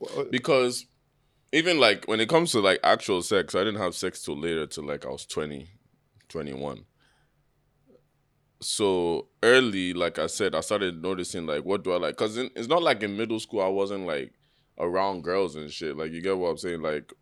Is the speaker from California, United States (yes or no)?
no; Atlanta, Georgia, United States; So like, I grew up in the South in Atlanta.